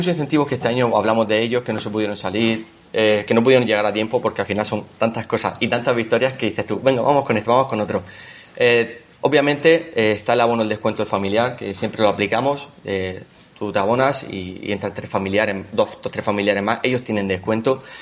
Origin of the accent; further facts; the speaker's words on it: Region of Murcia, Spain; representa a lo que somos los murcianos.